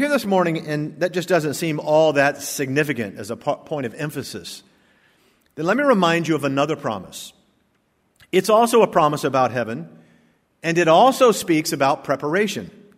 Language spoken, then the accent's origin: English; Wichita Falls, Texas, United States; also born or lived in Norfolk, Virginia; I was born in Norfolk, Virginia, and then my home at that time was a trailer, a mobile home for my grandma lived in. And then we moved to Wichita Falls, Texas.